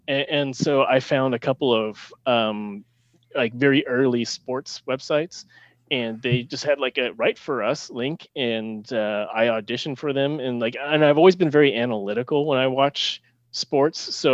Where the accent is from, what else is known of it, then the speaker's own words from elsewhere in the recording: California, United States; even though I grew up in the Bay Area, I actually started watching the NHL like about 2 years before the Sharks came into existence.